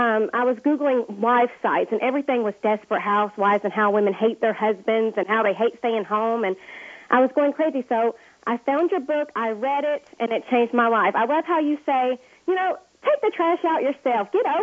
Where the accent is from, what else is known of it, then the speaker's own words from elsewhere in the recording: Georgia, United States; I'm from Georgia. Us Georgia girls like to gripe a lot. We have big mouths.